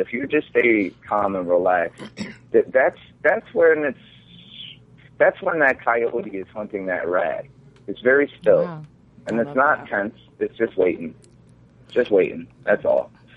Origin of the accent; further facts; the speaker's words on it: Chicago, Illinois, United States; I mean, I grew up in Chicago and I was a graffiti writer